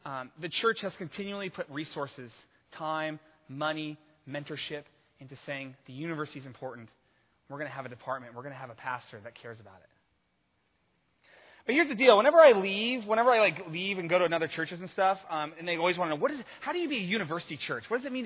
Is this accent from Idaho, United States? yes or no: yes; Boise, Idaho, United States; I'm actually from Boise, Idaho, too. So, is anybody else here from Boise, Idaho?